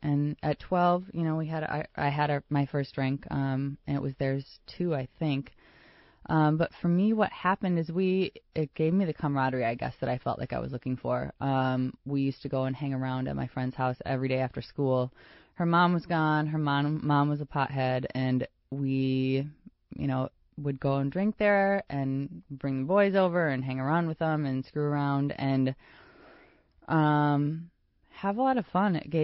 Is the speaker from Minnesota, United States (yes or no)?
yes; Minnesota, United States; I am originally from Minnesota.